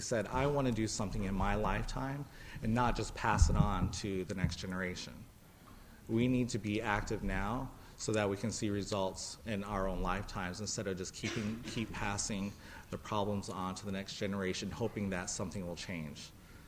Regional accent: Pine Ridge, South Dakota, United States; I'm from Pine Ridge, so we dealt with the Wounded Knee Massacre just over 100 years ago, and we are still hurting from that.

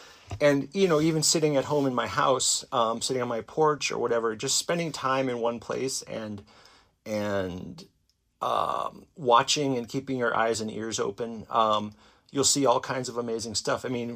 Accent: Northeast, United States; now in Seattle, United States; Well, yeah, I moved to Seattle from the Northeast in 1999, and my kids were born here, so they're native Seattleites.

